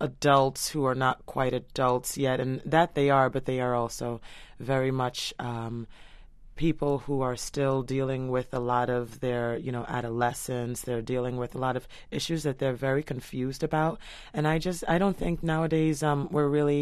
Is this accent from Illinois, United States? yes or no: no; New York City, New York, United States; I'm also a New Yorker, too. You can add that.